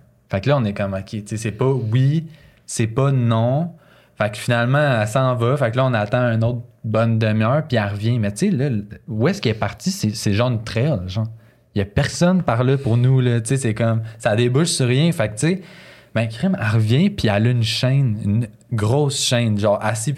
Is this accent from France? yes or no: no; Canada; J'ai dit non, je suis canadien.